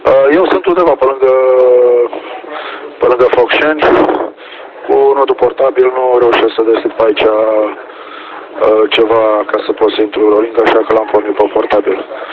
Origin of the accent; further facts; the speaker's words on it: Iași, Iași County, Romania; Actual lângă Focșani, sunt din Iași. dar acum la Focșani